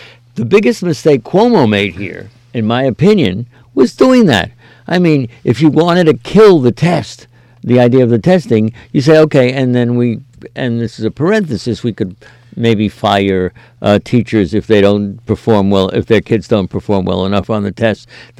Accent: New York, United States; And by the way, I grew up in New York

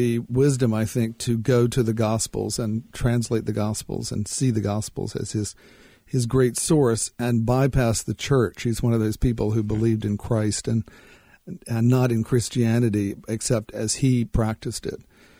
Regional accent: Rocky Mount, North Carolina, United States; I grew up in Rocky Mount, which is 30 miles from Macon, where Reynolds was born

